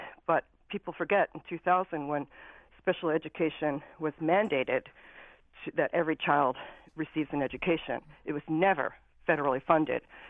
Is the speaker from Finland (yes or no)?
yes; Finland; now in Simsbury, United States; and I'm also from Finland, which totally segregates their special needs population from the general, typically learning population.